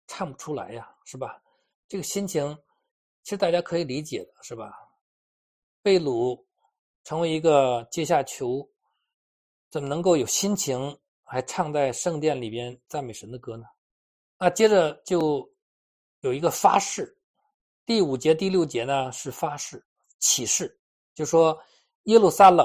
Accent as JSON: {"language": "Chinese", "country": "China", "said": "我相信我们中国人读这两节经文的时候，我们完全不知道他在说什么"}